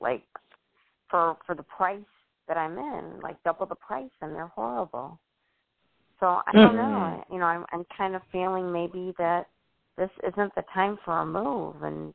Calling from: Illinois, United States; I'm calling from Illinois.

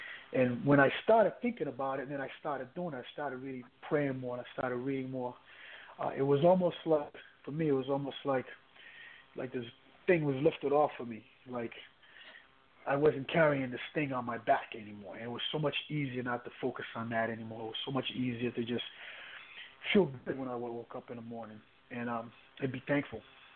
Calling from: San Diego, California, United States; calling from California, San Diego.

